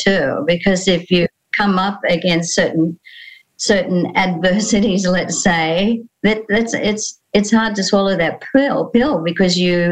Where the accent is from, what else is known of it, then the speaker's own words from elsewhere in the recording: Sydney, New South Wales, Australia; now in Gold Coast, Australia; I was born in the eastern suburbs in Sydney in a little sea town called Coogee in the 50s, and spent most of my life there up until about 18.